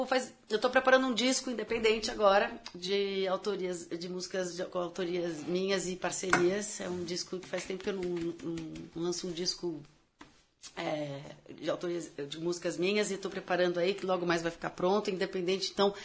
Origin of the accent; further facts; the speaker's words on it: São Paulo, Brazil; música que eu fiz para a cidade de São Paulo, que é a minha cidade, eu nasci em Sampa.